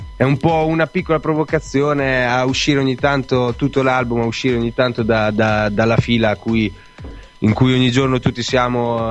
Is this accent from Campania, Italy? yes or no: no; Pesaro, Marche, Italy; No, perché molti pensano che siamo romagnoli, in realtà siamo marchigiani.